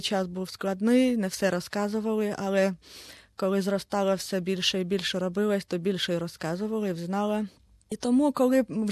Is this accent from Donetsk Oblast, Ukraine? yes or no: no; Zaporizhzhia, Zaporizhzhia Oblast, Ukraine; born there; Народилася в Запоріжжі, батьки українці, але як воно буває дуже часто на Україні, багато різної крові намішалося